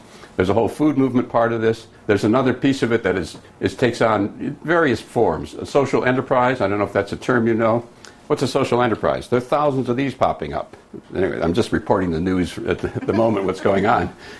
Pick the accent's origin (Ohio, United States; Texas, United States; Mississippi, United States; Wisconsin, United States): Wisconsin, United States; Racine; I'm from Racine, Wisconsin. That's the kind of thing we find in Racine